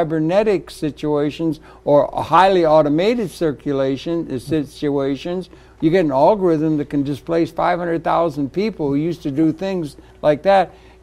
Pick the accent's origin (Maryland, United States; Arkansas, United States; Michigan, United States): Michigan, United States; Detroit; I'm from Detroit. They had labor unions developing, and people got off the farm